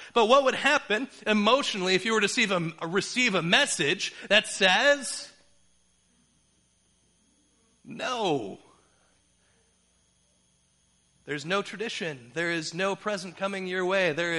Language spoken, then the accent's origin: English; Detroit, Michigan, United States; There's instances like that in my hometown because my cousins live in New York, but we live in Detroit.